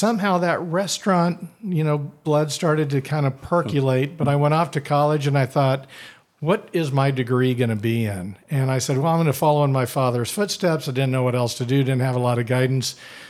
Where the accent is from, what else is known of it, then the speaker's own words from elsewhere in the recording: Wichita, Kansas, United States; I grew up here in Wichita, Kansas.